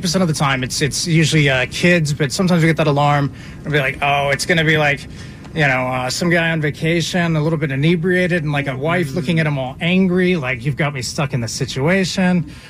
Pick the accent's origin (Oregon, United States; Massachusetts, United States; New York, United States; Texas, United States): Oregon, United States; I grew up in Oregon, so this is home for me.